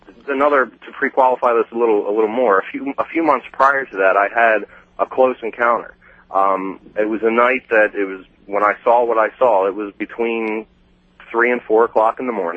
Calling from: Baltimore, Maryland, United States; Baltimore, Maryland, live 105.7.

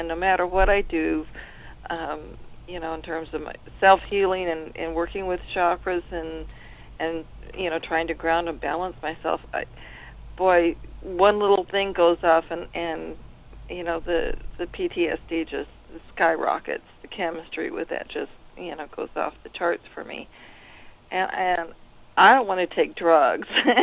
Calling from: Washington, United States; I'm calling from Washington State.

